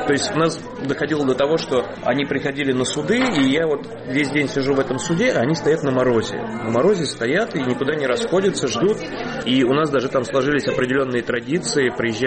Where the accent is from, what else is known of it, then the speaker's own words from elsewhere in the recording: Moscow, Russia; Я коренной москвич.